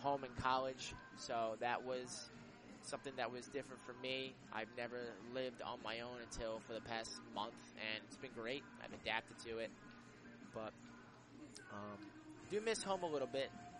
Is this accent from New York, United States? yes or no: yes; New York, United States; I know I'm from Long Island. Took 9.5-hour drive here just before Memorial Day.